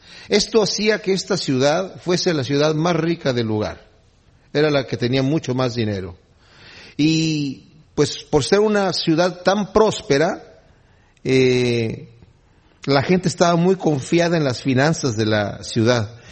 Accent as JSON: {"language": "Spanish", "region": "Querétaro", "country": "Mexico", "tie": "born or raised there", "said": "me acuerdo yo que en mi ciudad natal, Querétaro, México, había un lugar ahí"}